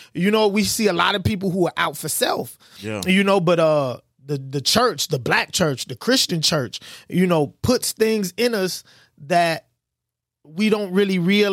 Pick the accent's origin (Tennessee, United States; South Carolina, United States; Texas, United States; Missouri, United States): South Carolina, United States; Charleston; So I'm from Charleston, South Carolina. That's what … stands for, Chuck Town.